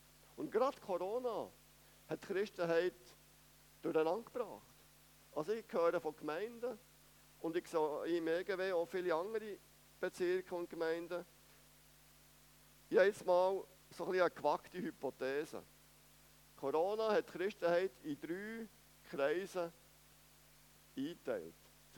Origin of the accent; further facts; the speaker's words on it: Switzerland; Aus unserer Perspektive als Schweizer, dass wir in einem Land wohnen können, wo es so lange Frieden hat.